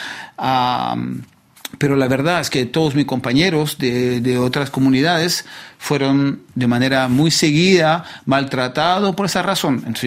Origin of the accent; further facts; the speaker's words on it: Chile; now in France; yo sé que viviendo en barrios populares desde que llegué de Chile a Francia... siempre estuve viviendo en todos los suburbios